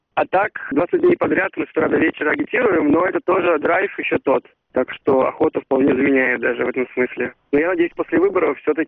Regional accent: Moscow, Russia; Да, я родился и жил в Москве.

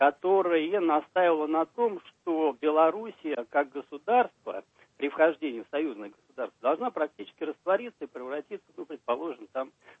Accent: Moscow, Russia; я из Москвы.

